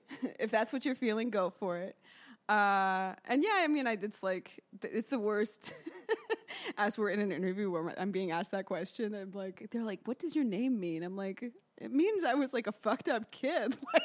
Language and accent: English; New York City, New York, United States; So I grew up here in New York City, and I started DJing around when I was like 17, turning 18.